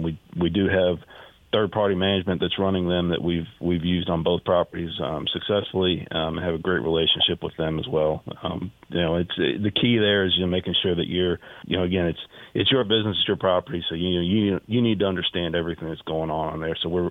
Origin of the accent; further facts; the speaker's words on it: Knoxville, Tennessee, United States; because I'm originally from Knoxville, and, you know, my family still lives in Knoxville.